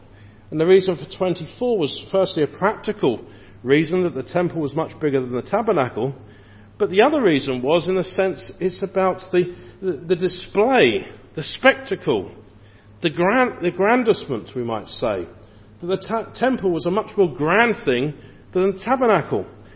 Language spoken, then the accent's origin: English; England, United Kingdom; as an Englishman